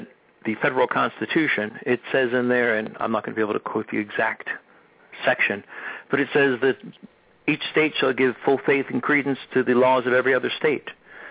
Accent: Abington, United States; My hometown of Abington tried to create exactly that sort of an ordinance

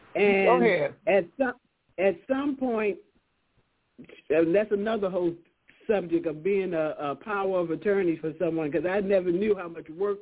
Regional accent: Baltimore, Maryland, United States; my mother is the youngest of three sisters, and we were born and raised in Baltimore, like I told you guys.

